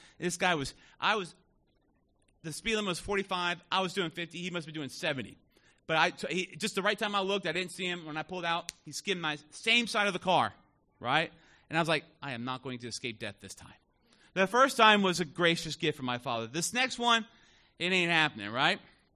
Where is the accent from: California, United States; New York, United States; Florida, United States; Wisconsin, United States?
Florida, United States; Miami; And I grew up in South Florida. Now, here's the thing about South Florida. I remember, now, when I say South Florida, I mean Miami.